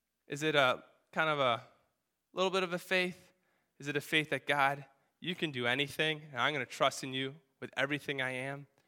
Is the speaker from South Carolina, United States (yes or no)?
no; Connecticut, United States; now in New Hampshire, United States; Because when I grew up in Connecticut, my dad had a software company he started.